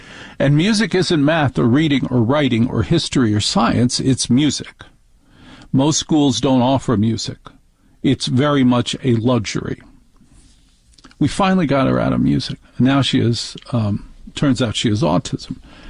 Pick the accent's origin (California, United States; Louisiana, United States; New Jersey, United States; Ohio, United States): New Jersey, United States; Because I know how to talk, and because I'm from Jersey and can get angry, I am afraid of what to do.